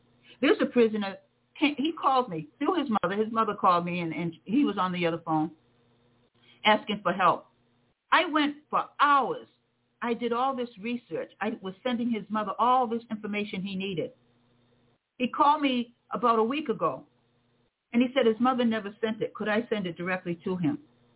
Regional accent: United States; I was born and raised in America.

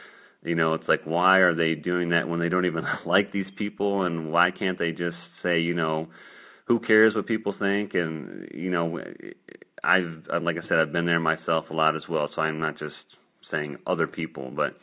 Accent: Detroit, Michigan, United States; But I grew up in the Detroit area

